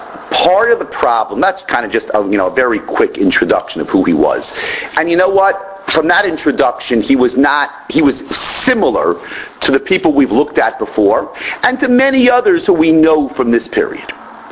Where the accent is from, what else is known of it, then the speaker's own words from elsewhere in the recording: Washington, District of Columbia, United States; I know when I grew up in Washington, D.C., in the Beis Medrash of the shul, on the door was the Ezras Torah luach.